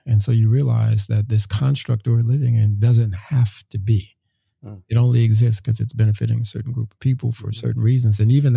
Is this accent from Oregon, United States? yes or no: no; Los Angeles, California, United States; I grew up in South Central LA, same kind of thing.